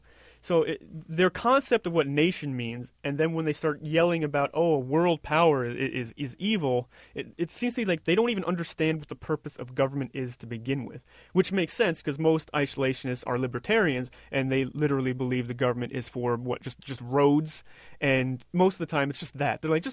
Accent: United States; one, as an American, because my news outlet leaves me, you know, craving American Idol.

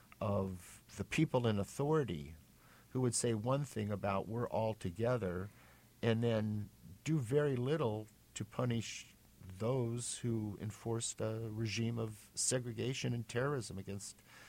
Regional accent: Woodland Hills, California, United States; I grew up right here in Woodland Hills, 5 miles west of Pierce College, and went to public school till the sixth grade, and went over to a Catholic school, St. Mel, and then to Chaminade

